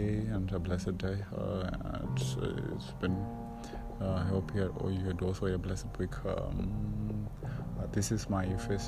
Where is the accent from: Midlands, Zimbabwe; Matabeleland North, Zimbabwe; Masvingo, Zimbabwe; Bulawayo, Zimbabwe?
Masvingo, Zimbabwe; now in Harare, Zimbabwe; I come from Mashingo. That's, although I stay in Harare, that's where I reside. I come from Mashingo. Mashingo, it's when you look at agricultural regions, it's region 4